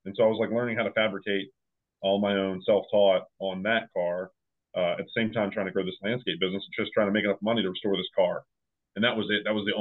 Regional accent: Maryland, United States; there's a swap meet up in Pennsylvania where I'm from Maryland

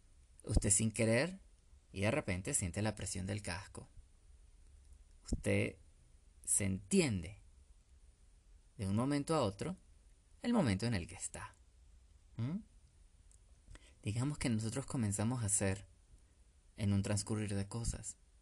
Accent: Petare, Miranda, Venezuela; yo crecí en Petare. Claro, no crecí en una casa de esas pequeñas encimadas en el monte, pero exento no estaba de lo que sucedía a mi alrededor.

